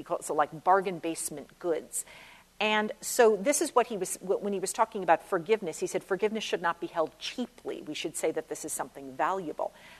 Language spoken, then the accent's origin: English; New York, United States; if I talk too quickly because I am from New York, please make some sign of desperation and I'll calm down.